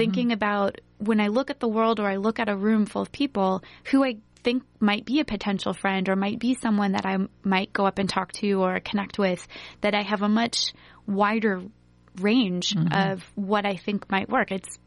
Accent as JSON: {"language": "English", "town": "West Des Moines", "region": "Iowa", "country": "United States", "tie": "born or raised there", "said": "I grew up in West Des Moines, actually, and went to Valley High School"}